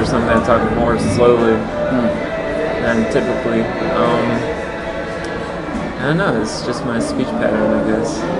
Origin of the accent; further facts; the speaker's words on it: Massachusetts, United States; Massachusetts.